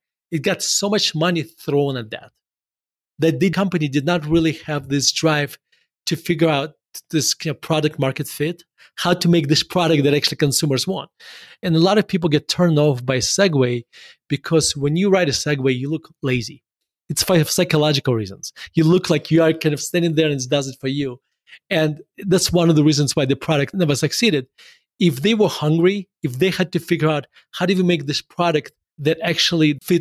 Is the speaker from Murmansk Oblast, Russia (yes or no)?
yes; Murmansk, Murmansk Oblast, Russia; now in Denver, United States; When I moved from Murmansk, I moved to Denver.